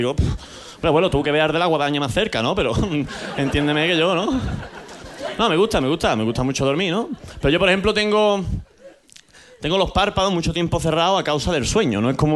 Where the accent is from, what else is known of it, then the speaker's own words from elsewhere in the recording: Andalusia, Spain; Soy andaluz